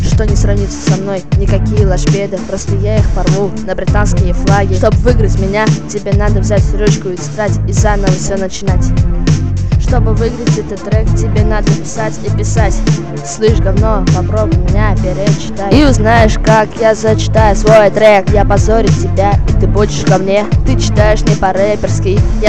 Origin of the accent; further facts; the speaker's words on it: Orenburg, Orenburg Oblast, Russia; Здорово, чуваки, я из Оренбурга